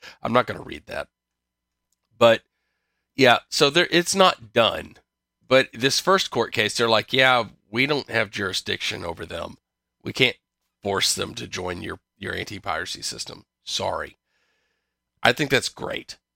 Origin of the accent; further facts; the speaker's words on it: United States; I guess everybody else does call that football, but I'm American.